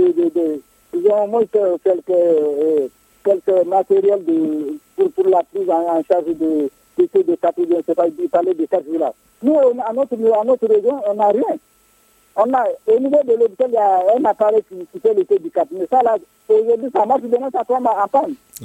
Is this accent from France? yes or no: no; Timbuktu, Tombouctou, Mali; Quand vous regardez, par exemple, chez nous à Tombouctou, notre premier interlocuteur